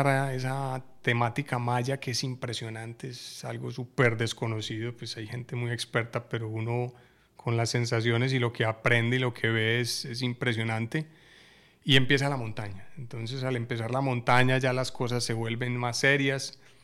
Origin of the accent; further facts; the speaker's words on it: Medellín, Antioquia, Colombia; yo vengo de Medellín, soy totalmente cafetero.